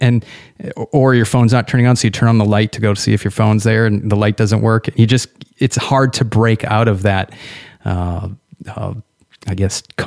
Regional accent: New Hampshire, United States; I grew up in New Hampshire, so yeah, I know those days.

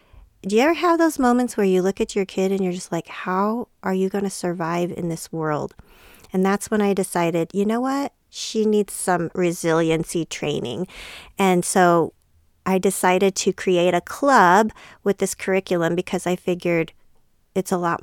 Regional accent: Colorado, United States; And we're from Colorado, so we went down to Colorado Springs.

